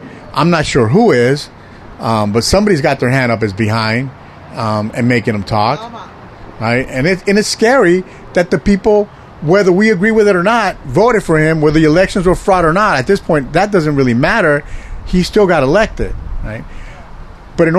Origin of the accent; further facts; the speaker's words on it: Puerto Rico; I'm from Puerto Rico.